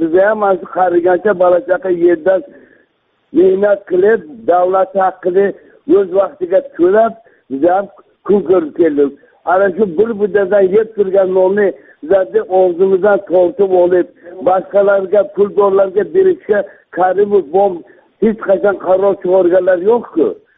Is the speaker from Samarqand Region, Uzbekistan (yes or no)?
yes; Urgut, Samarqand Region, Uzbekistan; Men Samarqand viloyati Urgut tumani Andak mahallasida tug'ilib o'sganman. Yoshim 75 yoshga.